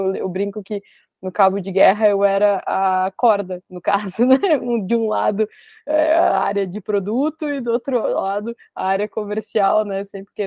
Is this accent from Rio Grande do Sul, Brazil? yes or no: yes; Porto Alegre, Rio Grande do Sul, Brazil; now in Florianópolis, Brazil; eu sou natural de Porto Alegre, mas moro em Floripa há 8 anos já. Já tenho um filho aqui, né, de 3 aninhos, bem manezinho. Então, tá, né, já estou bem ambientalizada por aqui pela ilha.